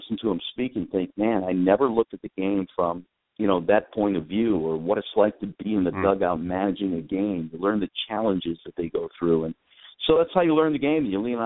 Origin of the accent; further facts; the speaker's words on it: Detroit, Michigan, United States; I mean, I'm a Tigers fan. I grew up in Detroit.